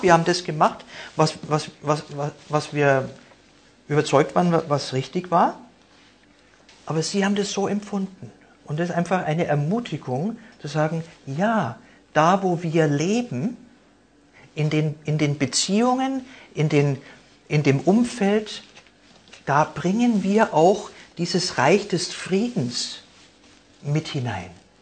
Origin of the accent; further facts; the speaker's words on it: Munich, Bavaria, Germany; Und München ist ja sozusagen auch der Ort oder die Stadt, wo ich aufgewachsen bin.